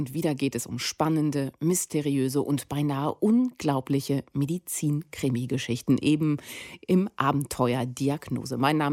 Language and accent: German; Lower Saxony, Germany; Ich komme aus dem Emsland